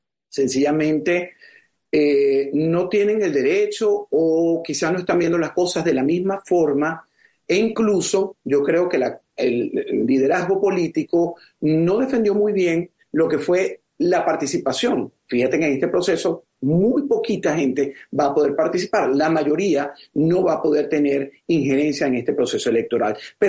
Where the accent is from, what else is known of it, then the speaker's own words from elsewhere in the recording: Venezuela; Al final somos todos venezolanos, desplazados o no, estén dentro